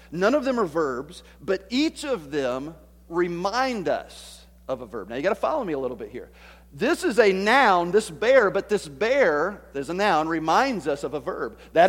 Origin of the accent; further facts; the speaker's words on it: Tennessee, United States; I am not going to pretend to be an English scholar. I'm from Tennessee, all right?